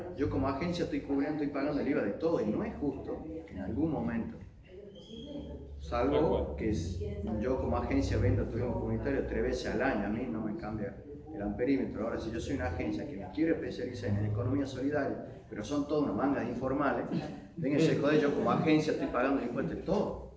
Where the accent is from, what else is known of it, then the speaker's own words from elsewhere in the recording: Salta, Argentina; O sea, yo soy de Salta y la legislación es nacional.